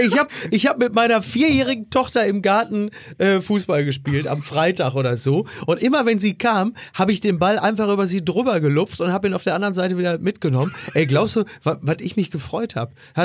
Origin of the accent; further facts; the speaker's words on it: Dortmund, North Rhine-Westphalia, Germany; ich bin natürlich klar als Dortmunder besonders gespannt auf das Dortmund-Spiel